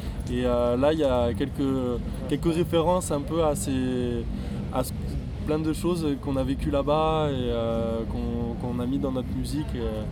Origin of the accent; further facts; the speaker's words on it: Toulouse, Occitanie, France; Moi, c'est vrai que je suis toulousain